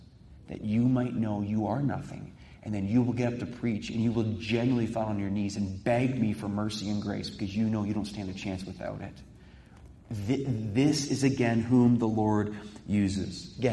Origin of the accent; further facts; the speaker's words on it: Canada; I'm Canadian. Thankful for Canada.